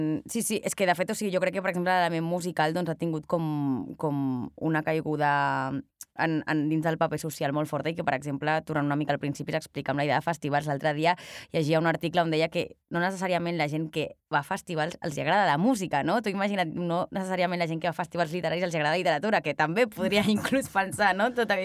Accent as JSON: {"language": "Catalan", "town": "Barcelona", "region": "Catalonia", "country": "Spain", "said": "30 anys i doncs soc que és de Barcelona"}